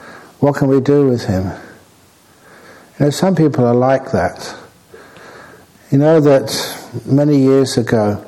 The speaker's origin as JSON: {"language": "English", "country": "Australia", "said": "I'm an Australian"}